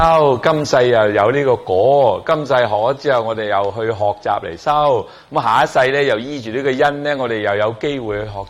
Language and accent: Chinese; Guangzhou, Guangdong, China; born there; 我在广州出世的。